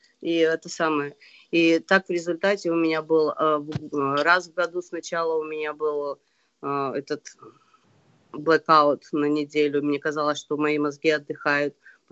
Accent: Kazakhstan; moved away as an adult; now in United States; И я сама из Казахстана, и я приехала в Америку

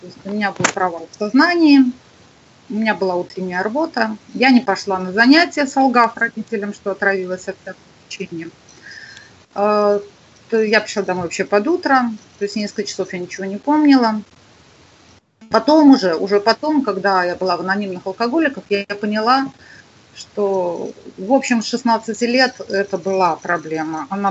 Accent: Minsk, Belarus; Я выросла в Минске.

